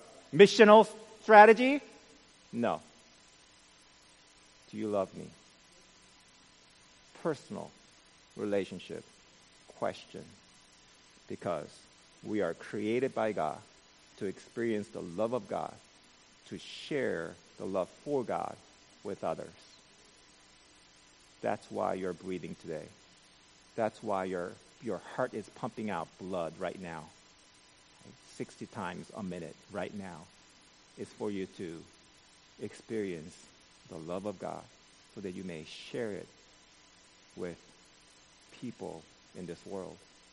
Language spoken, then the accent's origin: English; East Coast, United States; I wasn't even supposed to be here. I'm from the East Coast, right? Send me back.